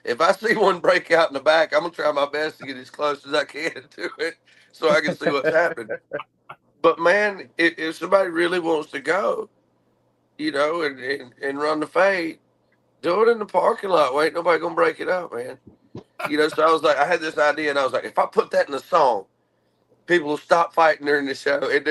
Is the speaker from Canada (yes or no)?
no; Georgia, United States; I'm from Georgia, and we don't play all that.